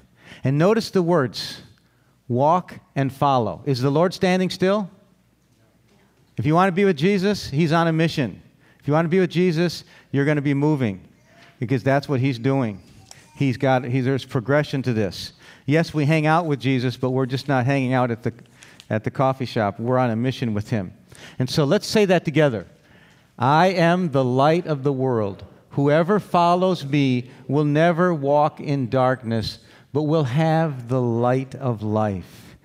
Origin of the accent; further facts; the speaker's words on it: Boyne City, Michigan, United States; I grew up here in Boyne City on Lake Charlevoix, which is even bigger than Portage Lake.